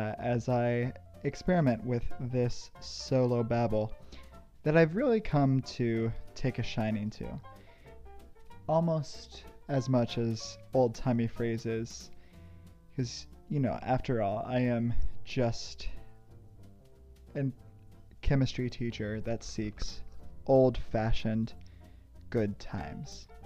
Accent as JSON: {"language": "English", "region": "Midwest", "country": "United States", "tie": "born or raised there", "said": "Growing up in the Midwest, the weather was still it's still enjoyable."}